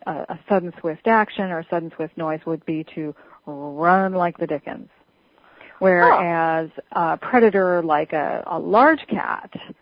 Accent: New England, United States; also born or lived in California; Well, I was from New England originally and had always wanted to settle here. And when I had moved to California, I regretted it when I got there. It just wasn't the right place, but I stayed 14 years.

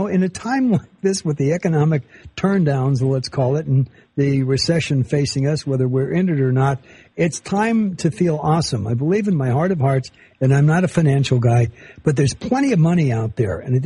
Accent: United States; I'm an American all the way across the board.

